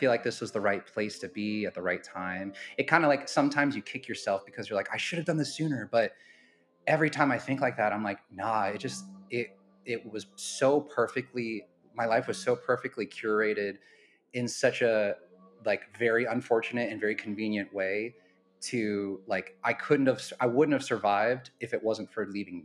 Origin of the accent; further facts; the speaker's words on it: Portland, United States; I grew up in Portland. It was my mom, my sister, and I, and I grew up without a dad. And as I said, we lived in a really conservative, religious community in a small town in Portland.